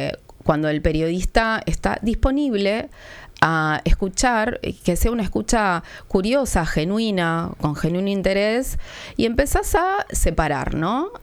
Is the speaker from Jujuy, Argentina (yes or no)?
no; Tierra del Fuego, Argentina; now in Buenos Aires, Argentina; Yo soy de Tierra del Fuego, pero hace muchos años que vivo en Capital Federal, entonces lo que tenía eran voces como muy porteñas.